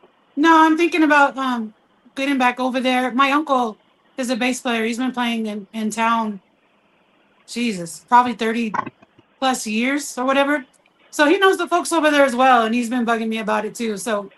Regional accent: San Pedro, California, United States; I was born Sardine. There. That's actually my hometown. I was born over there.

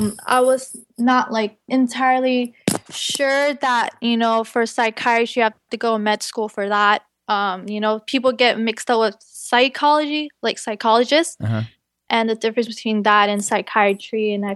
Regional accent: California, United States; I'm primarily from the Bay Area and it was close to home. I didn't want to go too far from home.

